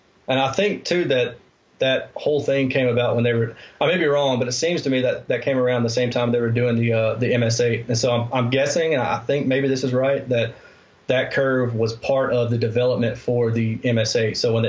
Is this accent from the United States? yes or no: yes; Alabama, United States; I'm from Alabama, so I get a pass, right?